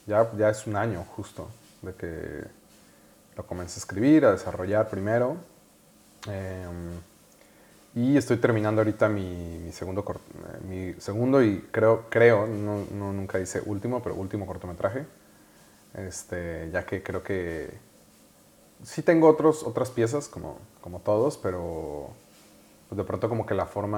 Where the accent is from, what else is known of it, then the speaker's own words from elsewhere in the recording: Morelia, Michoacán, Mexico; soy de Morelia, que es esta ciudad en el centro de México del oeste. Y es una ciudad pues muy característica, es una ciudad muy colonial